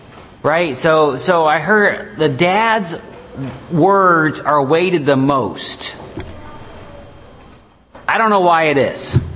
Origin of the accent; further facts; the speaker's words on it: Indianapolis, Indiana, United States; Welcome to Indianapolis. I think we're all from Indianapolis.